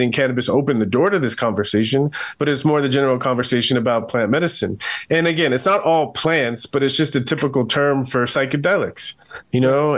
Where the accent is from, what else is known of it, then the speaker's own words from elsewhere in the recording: San Diego, California, United States; So, you know, I grew up in San Diego. I was a huge Padres fan